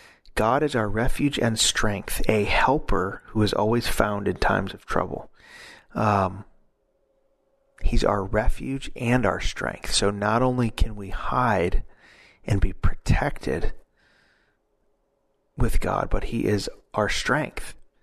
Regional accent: United States; I mean, being an American, United States, I'd always felt very safe.

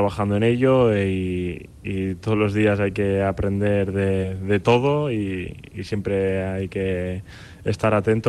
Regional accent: Bilbao, Basque Country, Spain; vengo de Bilbao y llevo toda la vida ahí.

